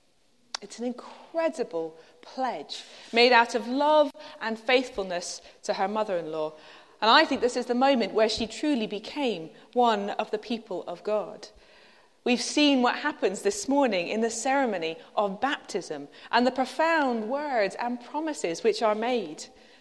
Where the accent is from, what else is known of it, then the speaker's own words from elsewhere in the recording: Netherlands; Some of you will know that I was born in Holland and lived there on and off growing up.